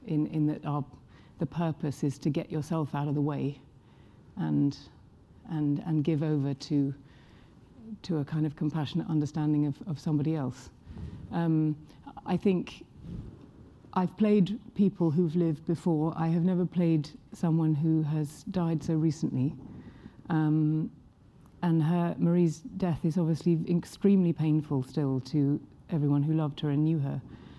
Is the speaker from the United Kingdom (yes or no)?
yes; England, United Kingdom; because I'm younger than she was when she died, and I'm English